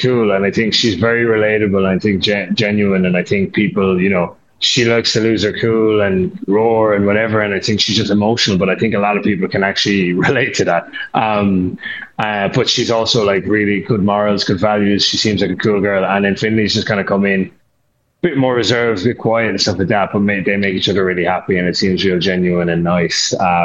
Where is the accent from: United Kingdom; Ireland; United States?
Ireland; I think, going in Casa. Because I think just us being Irish